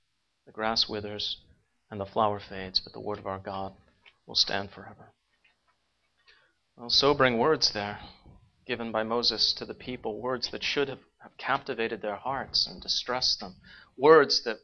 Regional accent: United Kingdom; Every single negative index by which you can assess a culture, unfortunately, Britain, my home country, is leading in.

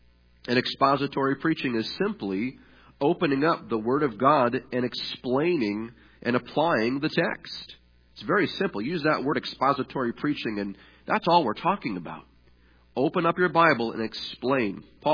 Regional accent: Gilmanton Iron Works, New Hampshire, United States; But we planted in my hometown of Gilmanton, Ironworks, New Hampshire.

